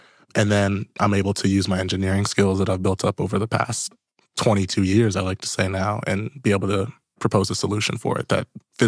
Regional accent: Virginia, United States; now in Seattle, United States; And I grew up in Virginia.

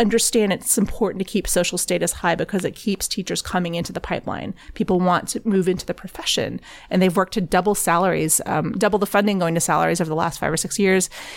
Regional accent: United States; because I'm American, because I spend time in American classrooms

